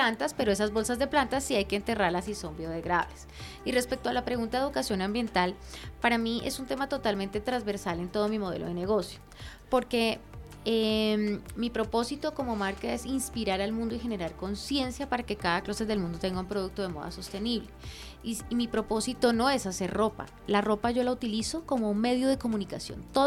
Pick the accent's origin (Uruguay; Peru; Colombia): Colombia; soy una colombiana como tú y como yo